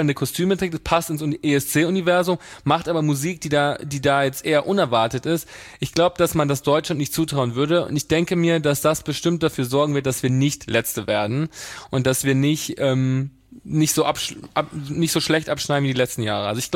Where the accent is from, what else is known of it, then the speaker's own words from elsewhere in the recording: Italy; ich bin ja Italiener